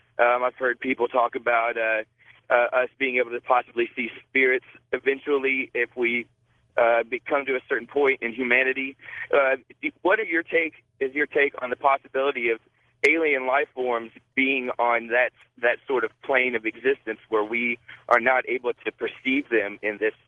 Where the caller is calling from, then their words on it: Evansville, Indiana, United States; Evansville, Indiana.